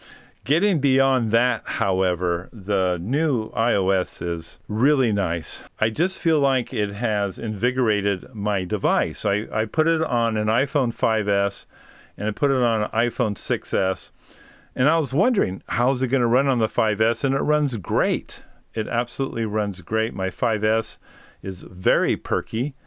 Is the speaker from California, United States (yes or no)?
yes; California, United States; But I'm Californian, and I was afraid that, you know, a lot of people just wouldn't relate.